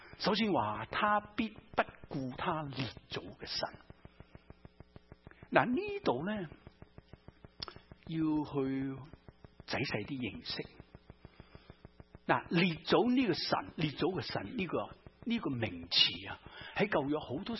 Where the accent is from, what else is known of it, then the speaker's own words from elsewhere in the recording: Guangdong, China; 即是我们广东人讲得俗一点